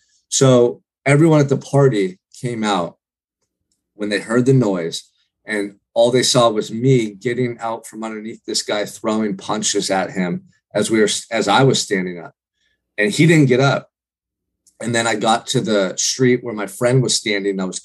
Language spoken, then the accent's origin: English; Santa Barbara, California, United States; growing up in Santa Barbara, there was opportunities in abundance. You know, there's a lot of wealth here, a lot of influential people.